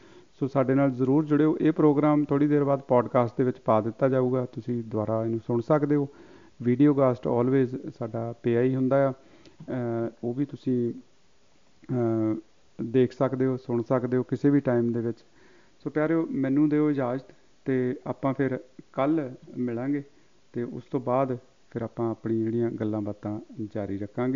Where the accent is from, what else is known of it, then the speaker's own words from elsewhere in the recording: Punjab, India; ਕਹਿੰਦੇ ਨੇ ਕਿ ਮਾਲਵੇ ਵਿੱਚ ਵੀ ਪਾਣੀ ਬਹੁਤ ਨਹਿਰਾਂ ਨਾਲ ਹੀ ਪਹੁੰਚਿਆ, ਮੇਰੇ ਪਿੰਡ ਵੀ ਨਹਿਰ ਆਉਂਦੀ ਆ, ਅੱਗੇ ਬਠਿੰਡਾ ਝੀਲਾਂ ਬਣ ਜਾਂਦੀਆਂ ਨੇ